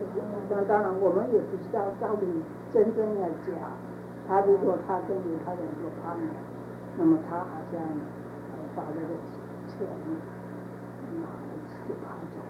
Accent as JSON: {"language": "Chinese", "country": "China", "said": "所以我们倒是我们中国人为什么要去接客人？"}